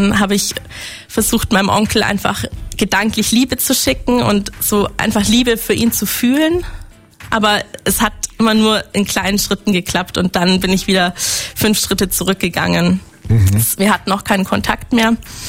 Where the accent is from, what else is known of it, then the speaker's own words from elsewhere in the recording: Stuttgart, Baden-Württemberg, Germany; Ich bin hier aus Stuttgart.